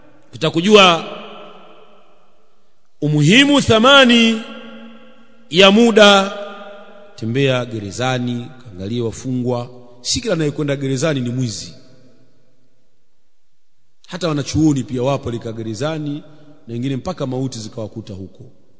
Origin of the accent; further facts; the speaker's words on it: Tanzania; Mimi ni Mtanzania